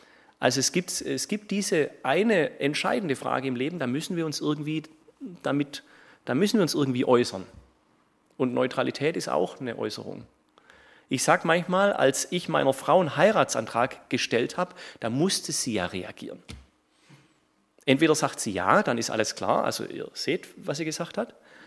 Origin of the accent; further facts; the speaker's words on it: Baden-Württemberg, Germany; Ich bin letztes oder vorletztes Jahr mal zurück in meine Heimat gefahren. Ich komme aus dem Hohenloischen, kurz vor der bayerischen Grenze.